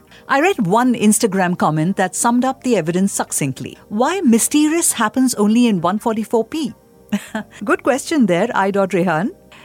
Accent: India; As an Indian, one might wonder what the Indian establishment's stance on this issue is.

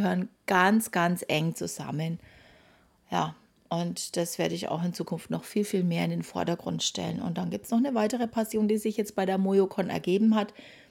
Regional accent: Nuremberg, Bavaria, Germany; ich wohne in Deutschland, in Nürnberg, liebe meine Heimatstadt.

